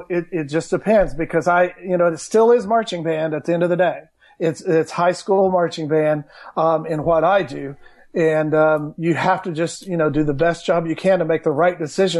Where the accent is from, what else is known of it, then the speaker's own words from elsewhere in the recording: Oklahoma, United States; you got to remember where I grew up in Oklahoma. And even though I live in Texas